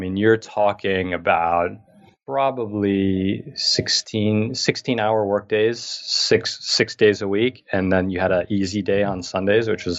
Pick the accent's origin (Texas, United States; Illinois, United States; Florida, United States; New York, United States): New York, United States; New York City; growing up in New York City, I did not experience a lot of the fun things that you see in the different movies and TV shows.